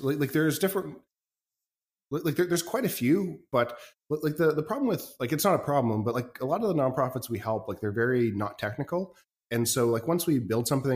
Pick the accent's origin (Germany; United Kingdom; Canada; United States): Canada; also born or lived in China; I'm Canadian. I've lived in China a couple times.